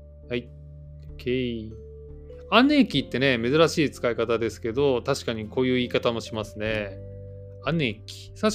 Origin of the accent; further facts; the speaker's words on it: Kanto, Japan; なまらって関東人として使うべきかどうかわからないけど